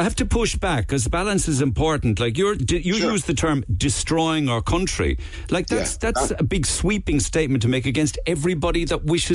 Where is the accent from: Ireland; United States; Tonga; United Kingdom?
Ireland